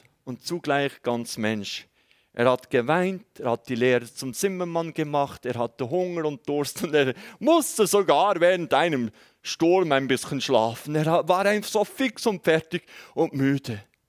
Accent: Bern, Switzerland; Als Berner kann man fast nicht anders, weil wir sind ja schon so langsam beim Reden.

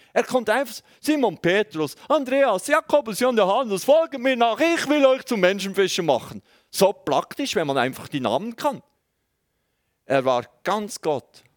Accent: Bern, Switzerland; Als Berner kann man fast nicht anders, weil wir sind ja schon so langsam beim Reden.

